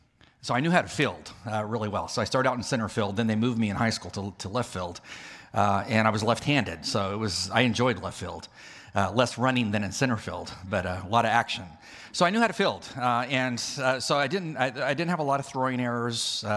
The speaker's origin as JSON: {"language": "English", "region": "California", "country": "United States", "said": "I'm from California, so my dad was a major Dodger fanatic."}